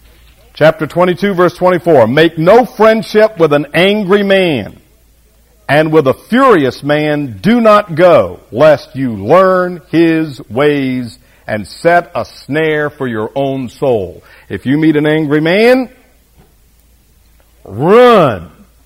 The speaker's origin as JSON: {"language": "English", "region": "Florida", "country": "United States", "said": "I don't know a lot about alligators because I'm from the Florida Panhandle"}